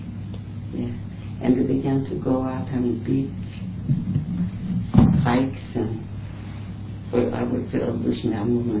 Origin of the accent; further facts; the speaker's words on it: Brest, Brest Region, Belarus; And in Brest-Litovsk, I knew most everybody, and it was my hometown.